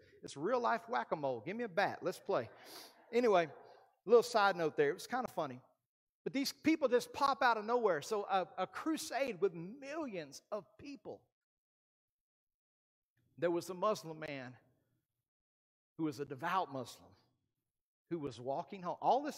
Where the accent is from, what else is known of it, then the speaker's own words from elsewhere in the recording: Arkansas, United States; now in Duncan, United States; When I was a youth pastor in Duncan, we came from South Arkansas. I'd never seen a prairie dog before.